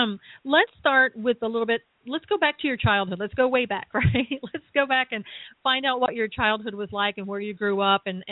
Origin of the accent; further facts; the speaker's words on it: North Carolina, United States; Now, I grew up in North Carolina, but the circumstances sound very similar to what you experienced.